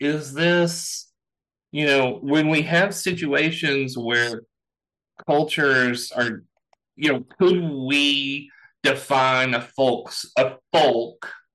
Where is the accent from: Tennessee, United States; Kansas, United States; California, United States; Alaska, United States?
Tennessee, United States; Nashville; I'm from Tennessee and I know some of these people, is, you know, hillbillies. And you look at hillbillies and, you know, growing up in Nashville